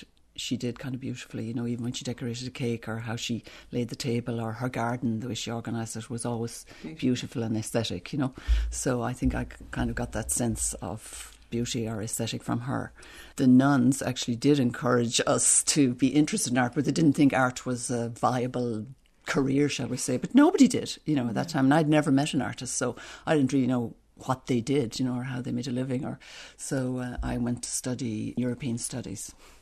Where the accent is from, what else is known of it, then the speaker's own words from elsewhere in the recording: Kilmoyler, Munster, Ireland; I'm from Kilmoyler, one of these conjoined parishes, Kilmoyler and Banshee. So I grew up, you know, on a small farm, I suppose, and had the usual rural childhood.